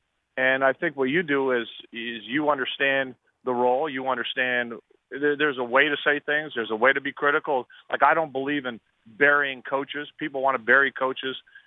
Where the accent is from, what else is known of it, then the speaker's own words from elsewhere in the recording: Canada; And if you watch a lot of obviously, we're a Canadian.